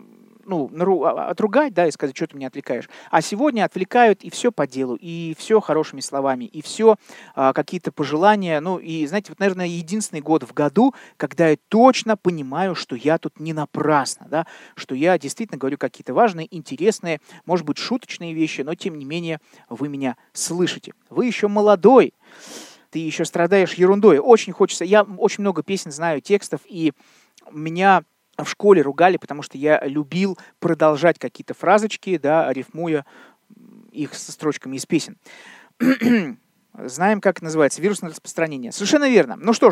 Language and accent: Russian; Orenburg, Orenburg Oblast, Russia; Не буду уточнять, что клип на эту песню был снят на вокзале моего родного города, Оренбург.